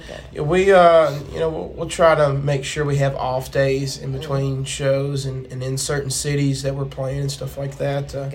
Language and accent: English; Kentucky, United States; So it's interesting because I'm a Kentucky guy. I'm from Kentucky.